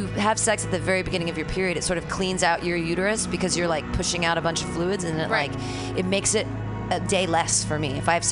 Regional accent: South Bend, Indiana, United States; I'm a comedian from South Bend, Indiana

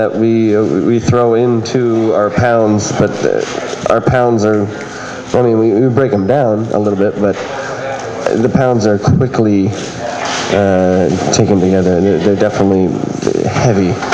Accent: Inglewood, California, United States; But then I grew up in Inglewood, and I remember somebody being like, this is that Inglewood Kush

